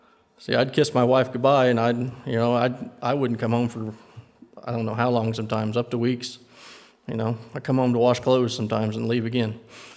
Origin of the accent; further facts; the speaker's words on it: Leeton, Missouri, United States; I was born in Leeton, I guess Windsor, actually. Raised in Leeton, wasn't much